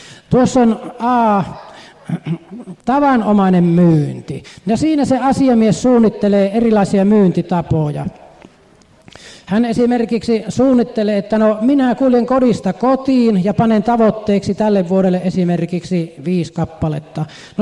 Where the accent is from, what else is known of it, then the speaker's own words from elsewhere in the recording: Lappeenranta, South Karelia, Finland; te olette todella pohjalaisia ja meidän karjalaisten pitää hävetä. Siis meillä Lappeenrannassa, kun oli vastaava tilaisuus nyt viikko sitten